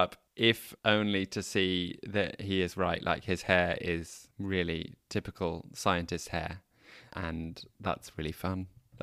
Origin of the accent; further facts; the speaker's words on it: Amsterdam, North Holland, Netherlands; English is a second language; my hometown of Amsterdam